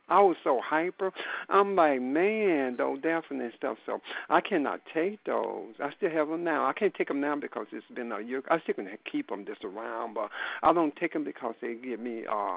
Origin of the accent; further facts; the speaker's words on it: Mississippi, United States; I'm from Mississippi. Oh, you right down in my area.